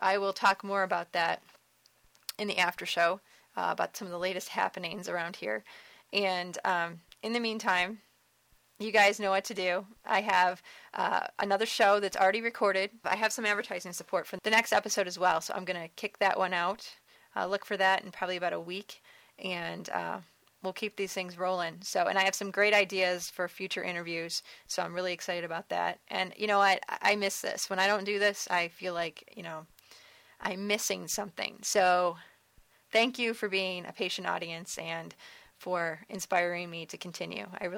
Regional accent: Detroit, Michigan, United States; I was born in Detroit, grew up in the suburban area

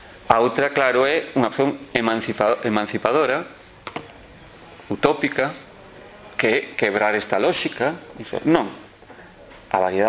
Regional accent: Galicia, Spain; un conxunto de individuos que nos identificamos como galegos porque vimos dunha orixe común

